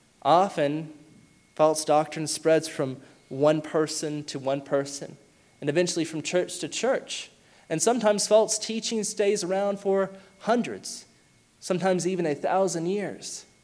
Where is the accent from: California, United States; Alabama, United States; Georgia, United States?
Alabama, United States; moved away; I didn't realize how true this was till I moved from Alabama. I didn't realize we carried such a stereotype.